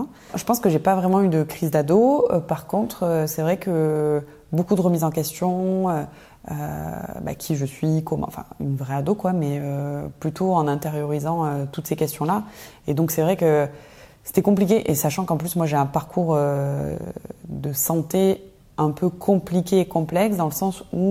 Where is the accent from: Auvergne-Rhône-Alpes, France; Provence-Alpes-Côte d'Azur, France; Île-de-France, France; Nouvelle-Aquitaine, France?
Provence-Alpes-Côte d'Azur, France; Marseille; moved away as an adult; moi, je suis née à Marseille et j'ai grandi à Marseille. J'ai quitté la ville phocéenne à mes 19 ans pour rejoindre la capitale dans laquelle j'ai vécu presque 14 ans pour finalement redescendre dans le sud et habiter dans un petit village qui s'appelle Carré-le-Rouet